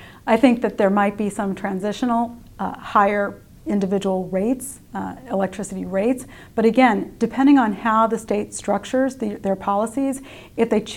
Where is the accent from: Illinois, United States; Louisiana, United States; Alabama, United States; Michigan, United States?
Louisiana, United States; I'm from Louisiana, which is an energy state